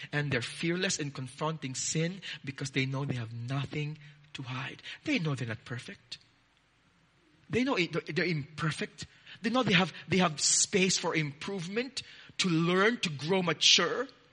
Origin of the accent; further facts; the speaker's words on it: Australia; Wow, I'm so Australian, I'm using the word heaps.